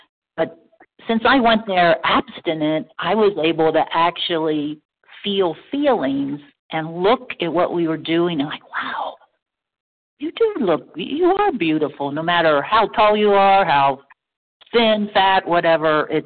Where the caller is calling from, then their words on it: Ohio, United States; I'm calling from Ohio.